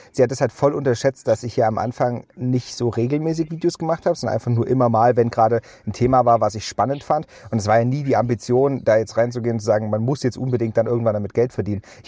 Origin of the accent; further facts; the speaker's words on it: Thuringia, Germany; So, das war früher aus Thüringen, aus meiner Heimat, war es halt einfacher.